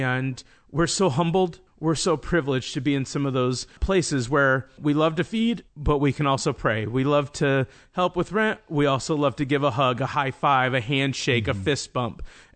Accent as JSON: {"language": "English", "town": "Omaha", "region": "Nebraska", "country": "United States", "tie": "born or raised there", "said": "I grew up in Omaha, Nebraska, on the very poor side of Omaha."}